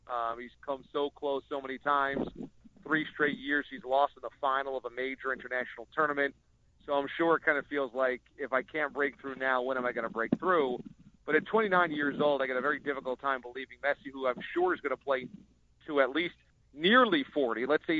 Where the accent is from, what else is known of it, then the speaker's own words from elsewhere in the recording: New York City, New York, United States; Look, I'm a New Yorker. I think we are so blinded here in this city about what it means to be at the Garden, what it means to be a Knick.